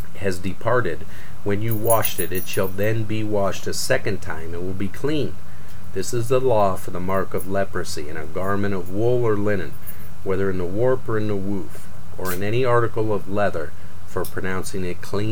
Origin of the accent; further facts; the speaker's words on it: Cleveland, Ohio, United States; You know, I grew up in Cleveland. That's the home of rock and roll, for crying out loud.